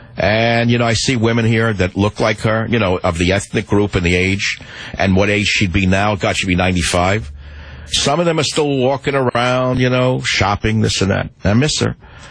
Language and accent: English; New York, United States; grew up in New York, as you well know, you can't tell that by my accent. I live on the West Coast.